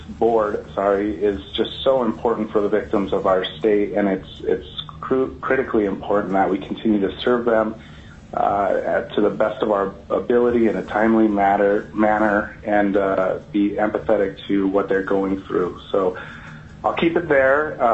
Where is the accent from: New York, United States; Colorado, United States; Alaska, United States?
Alaska, United States; Fairbanks; I am born and raised in Fairbanks.